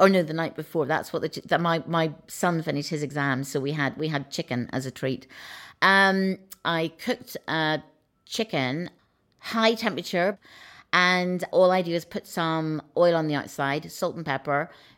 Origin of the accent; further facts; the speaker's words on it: Northern Ireland, United Kingdom; is from growing up in Northern Ireland where the food was very good, but it was very basic.